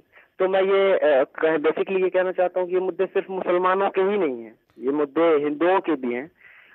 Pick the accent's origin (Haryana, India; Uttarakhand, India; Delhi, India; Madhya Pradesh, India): Delhi, India; और मैं दिल्ली से हूँ